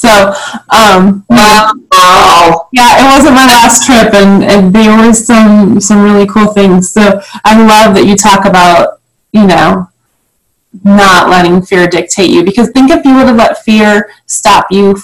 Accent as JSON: {"language": "English", "region": "Illinois", "country": "United States", "tie": "born or raised there", "said": "I have lived in Northwest Illinois my entire life. I moved back to my hometown, and I live a few miles away from my parents now."}